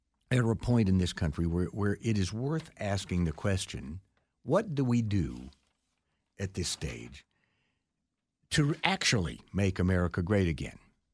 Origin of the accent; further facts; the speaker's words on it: Texas, United States; now in Tryon, United States; Well, I grew up in Texas, and you know, I've lived in Tryon for a long time